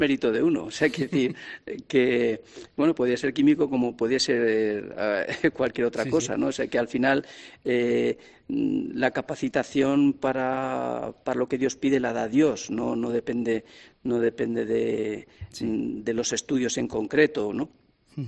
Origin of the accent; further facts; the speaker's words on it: Castilla-La Mancha, Spain; Allí en La Mancha, en mi zona, en mi pueblo, es la Virgen de Peñarroya.